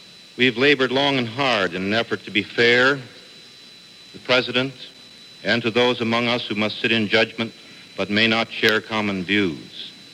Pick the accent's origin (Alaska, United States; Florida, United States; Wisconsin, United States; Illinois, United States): Wisconsin, United States; I am proud to claim that John Doerr and Richard Cates are from my home state of Wisconsin.